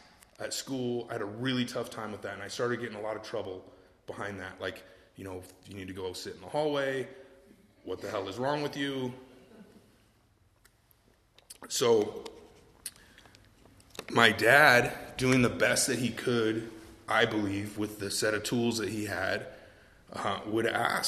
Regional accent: California, United States; I grew up in Northern California, pretty good home.

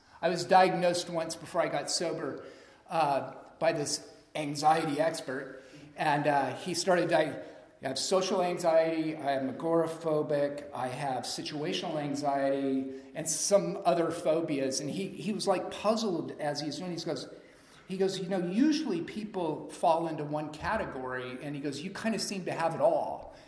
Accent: Portland, Oregon, United States; so I grew up in Portland, Oregon, the suburbs of Portland, Oregon, and grew up in a fairly kind of middle to upper middle class area

